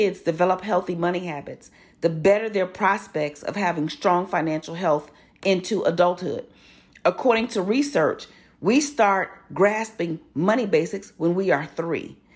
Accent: Chicago, Illinois, United States; I'm always, always very excited to talk about it right here locally in my hometown, Chi-Town, where I grew up.

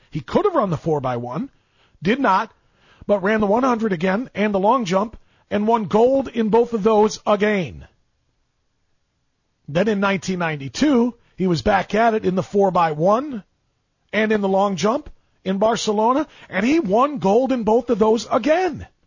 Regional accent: United States; Is it because I'm American and I'm trying to find a reason to say that Usain Bolt isn't the greatest Olympian of all time because he's Jamaican and I like American athletes more because I'm American?

